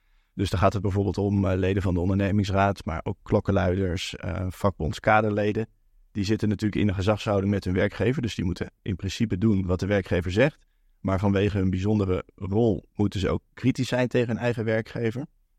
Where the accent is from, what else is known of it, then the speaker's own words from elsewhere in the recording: Utrecht, Netherlands; Ik kom ook uit Utrecht, dus ik heb in mijn thuisstad gestudeerd.